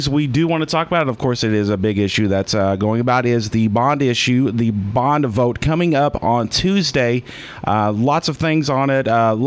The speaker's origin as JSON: {"language": "English", "region": "Oklahoma", "country": "United States", "said": "because where I came from Oklahoma, near the Moore area"}